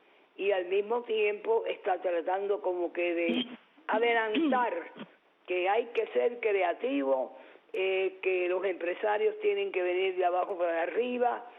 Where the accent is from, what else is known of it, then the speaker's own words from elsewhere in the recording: Cuba; le respondí como cubana, independientemente de mi labor como periodista, le respondí como cubana